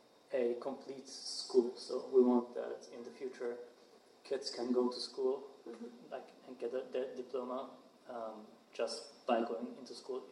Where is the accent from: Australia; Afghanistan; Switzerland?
Switzerland; Zurich; now in San Francisco, United States; So I was born and raised in Zurich.